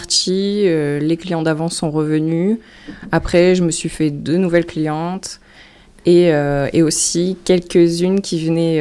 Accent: Hauts-de-France, France; born there; j'ai 37 ans, je suis maman de deux filles, je suis née dans le Pas-de-Calais

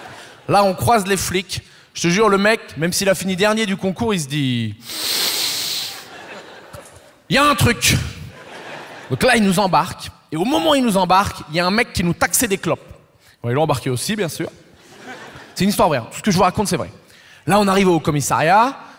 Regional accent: Poitiers, Nouvelle-Aquitaine, France; Savoir que moi, en plus, je viens de Poitiers.

